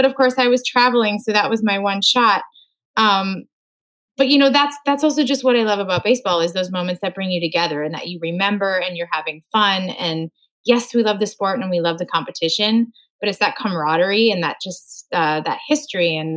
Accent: Moorhead, Minnesota, United States; He coaches in my hometown of Moorhead, Minnesota.

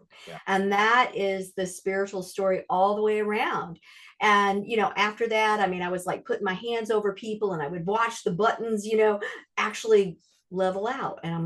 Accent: Florida, United States; So I went there, and I come from Florida, right?

